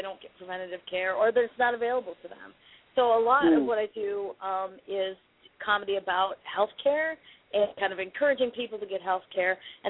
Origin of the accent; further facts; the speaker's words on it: Midwest, United States; And I am a Midwesterner, you know